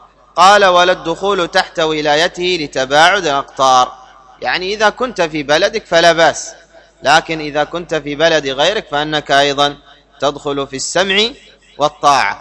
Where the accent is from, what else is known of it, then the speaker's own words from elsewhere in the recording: Yemen; عندنا في اليمن، معلوم من هو ولي أمرنا في اليمن ورئيسنا معلوم